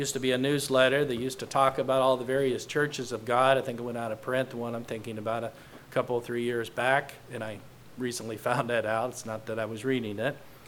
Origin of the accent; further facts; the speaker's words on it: Indiana, United States; accent: southern Indiana; my southern Indiana accent comes out there